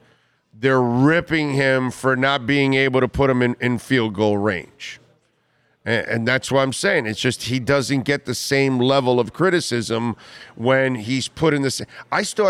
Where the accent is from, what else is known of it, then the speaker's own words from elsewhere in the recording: Florida, United States; I'm born and raised in South Florida, man.